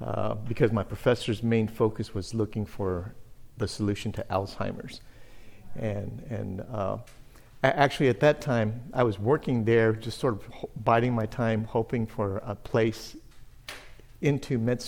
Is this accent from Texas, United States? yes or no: yes; San Antonio, Texas, United States; I'm originally born and raised in San Antonio, so I'm a native San Antonian.